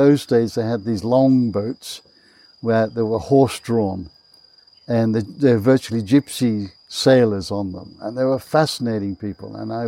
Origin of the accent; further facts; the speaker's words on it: United Kingdom; accent: British; moved away; these bullies came in and started taunting me because of my British accent, and I was obviously an immigrant, didn't fit in.